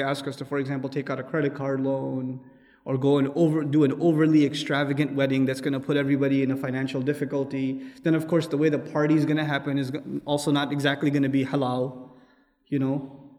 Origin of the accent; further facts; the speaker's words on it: Pakistan; I'm from Pakistan. Sometimes my family travels there.